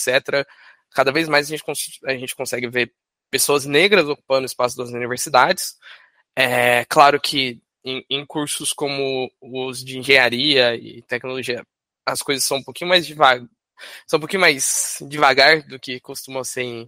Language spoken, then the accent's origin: Portuguese; Campinas, São Paulo, Brazil; Eu sou aqui de Campinas